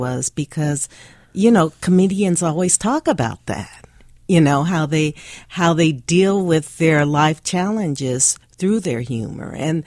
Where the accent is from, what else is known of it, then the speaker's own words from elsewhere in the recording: California, United States; I grew up in California. It was Channel 5.